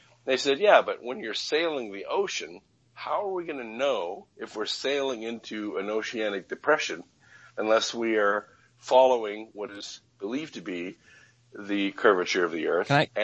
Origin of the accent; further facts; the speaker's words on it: Pasadena, California, United States; No problem. I grew up in Southern California, Pasadena area.